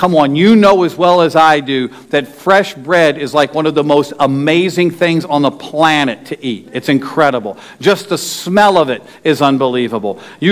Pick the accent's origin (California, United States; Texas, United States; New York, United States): New York, United States; I was like, I'm from New York, they're from Sierra Leone.